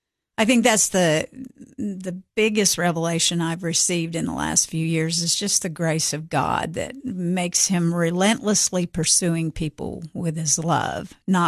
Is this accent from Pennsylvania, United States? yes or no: yes; Pennsylvania, United States; born there; They were from Pennsylvania, but I didn't grow up there. I was born there, and then we left.